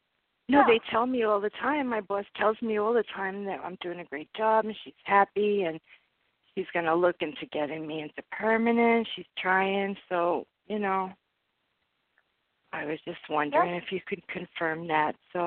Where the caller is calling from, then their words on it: New Jersey, United States; from New Jersey.